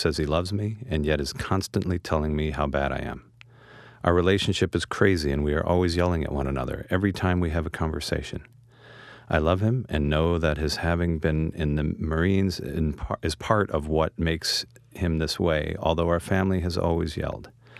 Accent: Canada; from Canada, and I'm miserable. I'm 49 years old and still living at home with my brother

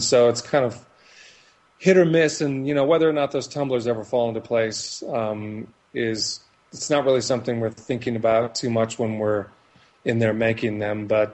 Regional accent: Minneapolis, Minnesota, United States; I ended up getting work in Minneapolis, where I was living at the time, which is my hometown originally.

